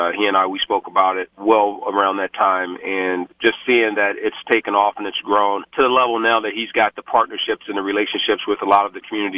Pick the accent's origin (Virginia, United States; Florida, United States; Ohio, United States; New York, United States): Virginia, United States; moved away; and then also my home state, Virginia. And for me, being here for over 30 years now